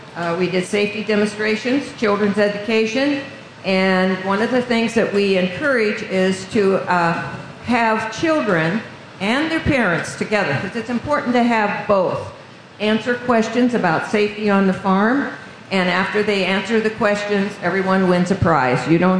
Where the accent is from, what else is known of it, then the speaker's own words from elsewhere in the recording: United States; When I was raised in Washington County, close to where the Highland High School is.